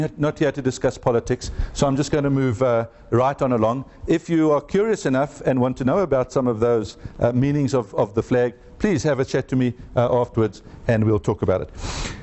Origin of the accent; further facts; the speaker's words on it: Zambia; born there; Lynn and I are not native South Africans. Lynn actually was born in a country that's known now as Zimbabwe. I was born in Zambia. So when you look at me, you are looking at a fourth generation African.